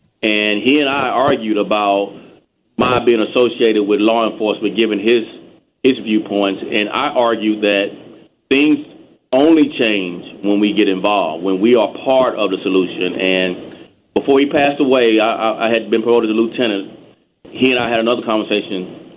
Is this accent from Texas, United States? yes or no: yes; Texas, United States; It was very difficult, actually. Texas is very segregated.